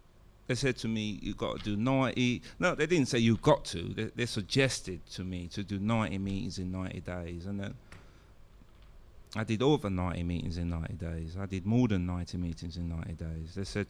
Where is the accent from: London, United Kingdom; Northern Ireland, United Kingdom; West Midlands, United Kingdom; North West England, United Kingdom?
London, United Kingdom; I'm in treatment. I'm from London. I haven't got any money, blah, blah, blah.